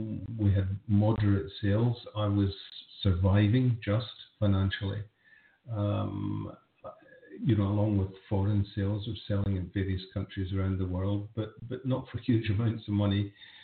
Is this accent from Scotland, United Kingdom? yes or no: yes; Scotland, United Kingdom; moved away as an adult; because at that point I'd moved from Scotland to France. I was living in France, and I'm looking back at my home country, Scotland, with a sense of perspective and distance